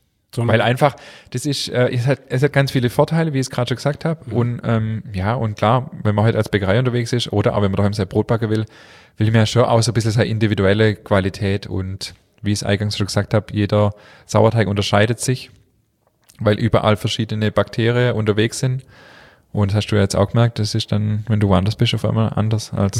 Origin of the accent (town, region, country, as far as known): Germany